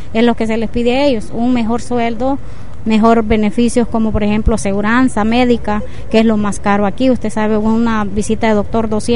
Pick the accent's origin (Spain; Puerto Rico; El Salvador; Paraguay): El Salvador; moved away as an adult; Yo soy salvadoreña. Vine aquí hace 26 años, 27. Todavía estaba la guerra, pero ya no tanto como al principio, ¿verdad? Cuando yo estuve allá, sí, yo viví la guerra